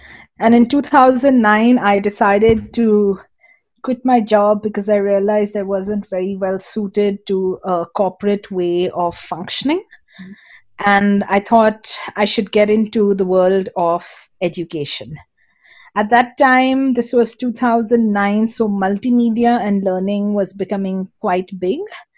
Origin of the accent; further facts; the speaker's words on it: Mumbai, Maharashtra, India; also born or lived in Netherlands; now in Goa, India; I came back to India. I'm from Mumbai, which is a city, and I didn't want to go back into the city because I felt kind of done with cities. So I shifted straight to Goa.